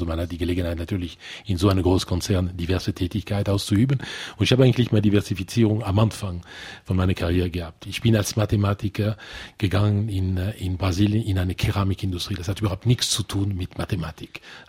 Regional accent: Luxembourg; first language French; German is a second language; also born or lived in Brazil / Latin America; Französisch ist meine Muttersprache. Ich verstehe Luxemburger, weil ich bin Luxemburger, aber das ist ein Dialekt.

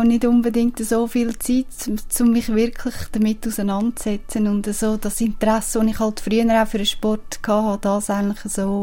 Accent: Engelberg, Obwalden, Switzerland; ich bin in Engelberg aufgewachsen und was haben wir dort gemacht? Wir sind Skifahren im Winter.

